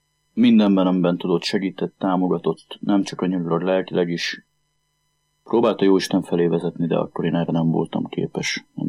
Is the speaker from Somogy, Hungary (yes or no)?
yes; Kaposvár, Somogy, Hungary; 1983-ban születtem, Kaposváron, egy olyan cigány családban